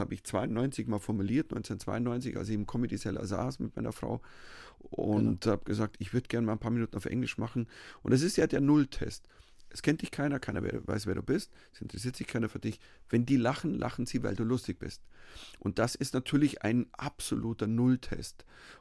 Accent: Bavaria, Germany; Weißt du, Heimat, ich bin verwurzelt mit Bayern, das ist meine Bayern, das ist meine Heimat. Ich bin nie weggezogen, all die Jahre

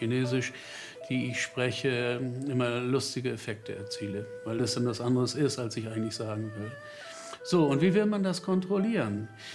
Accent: Northern Germany, Germany; Und ich als Norddeutscher bin nicht in der Lage, ein Wort in der Mitte zu betonen.

